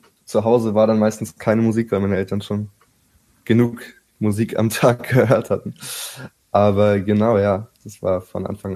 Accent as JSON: {"language": "German", "region": "Berlin", "country": "Germany", "tie": "born or raised there", "said": "Genau, ja, mein Vater ist Amerikaner. Ich bin tatsächlich hier aufgewachsen in Berlin"}